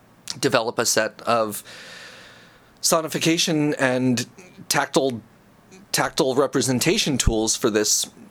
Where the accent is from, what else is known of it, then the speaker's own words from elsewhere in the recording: New York, United States; I grew up in New York. I was a sighted kid until I was almost 5